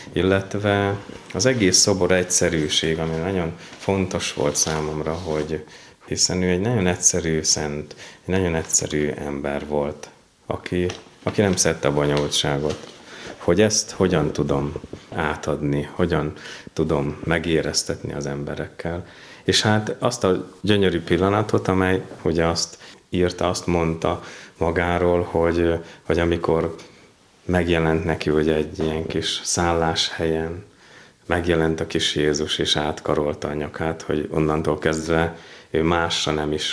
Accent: Gyomaendrőd, Békés, Hungary; Én ide való Gyom Endrődi vagyok, és tulajdonképpen itt nőttem fel az Endrődi városrészen

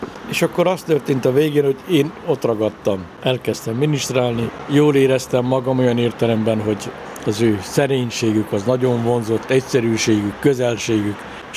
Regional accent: Orom, Vojvodina, Serbia; born there; Nagyon fontos útvonalon, illetve nemzetközi vasútvonal mellett, Oromon, ugyanis Szabadka és Zenta között félúton van ez a helység

